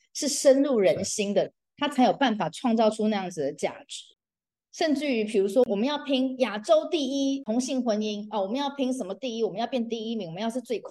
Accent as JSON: {"language": "Chinese", "country": "Taiwan", "said": "我不会只看说我们台湾人"}